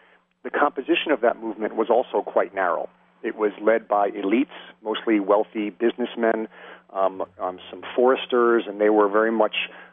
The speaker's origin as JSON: {"language": "English", "town": "Riverdale", "region": "New York", "country": "United States", "tie": "born or raised there", "also_born_or_lived": "Irvington", "said": "I actually went to St. Gabriel's in Riverdale, and then we moved up the Hudson to a small town called Irvington."}